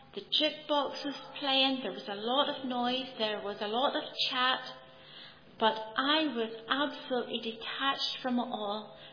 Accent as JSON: {"language": "English", "town": "Ballymena", "region": "Northern Ireland", "country": "United Kingdom", "tie": "born or raised there", "said": "I had seen them many times growing up in Ballymena"}